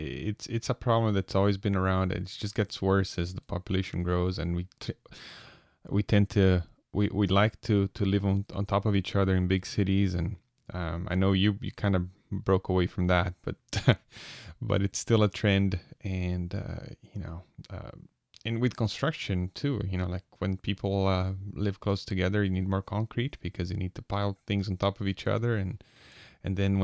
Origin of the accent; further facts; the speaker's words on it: Brazil; I grew up in Brazil, as you know